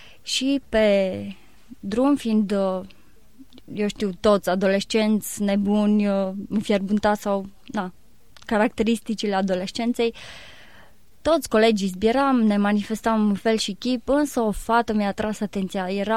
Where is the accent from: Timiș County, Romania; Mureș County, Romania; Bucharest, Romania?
Timiș County, Romania; Liebling; Am crescut la sat, la Liebling, și acolo am avut o copilărie fericită